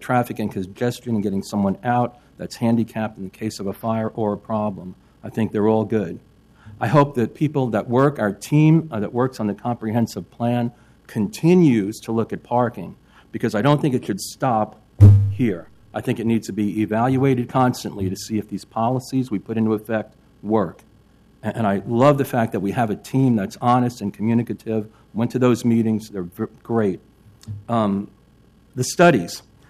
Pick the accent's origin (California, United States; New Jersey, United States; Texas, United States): New Jersey, United States; moved away; I'm a refugee from New Jersey, like my friend there before.